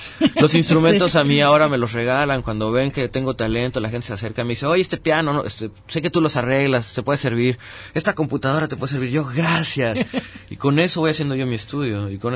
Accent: Mexico City, Mexico; also born or lived in Playa del Carmen; now in Puerto Vallarta, Mexico; yo acá en Vallarta, yo vengo de la Ciudad de México, he vivido en Playa del Carmen, no sé, como 15 años

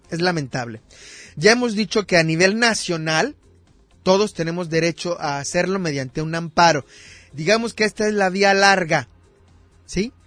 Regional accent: Tamaulipas, Mexico; Tamaulipas, de donde yo soy originario

